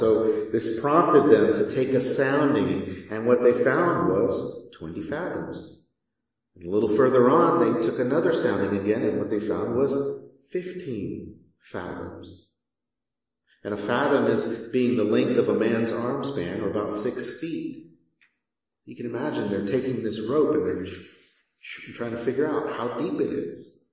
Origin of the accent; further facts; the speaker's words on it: Houston, Texas, United States; I grew up in Houston, so it's not uncommon when we have a hurricane.